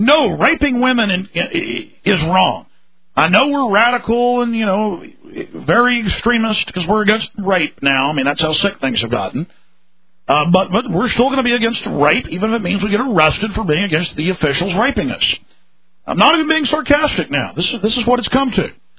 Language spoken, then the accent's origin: English; Dallas, Texas, United States; So is my hometown Dallas Big D, are they on the radio saying torture's great there?